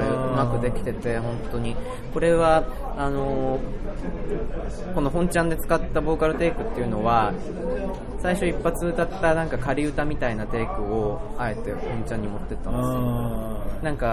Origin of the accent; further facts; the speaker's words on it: Tohoku, Japan; born there; 私東北生まれは東北なんですけど